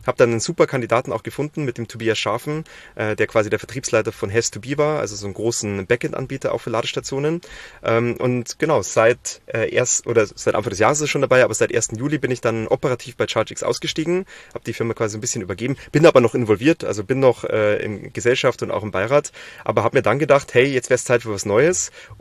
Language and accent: German; Bavaria, Germany; ich komme ursprünglich aus Bayern und bin dann tatsächlich nach Ostfriesland gegangen, also es könnte nicht weiter weg sein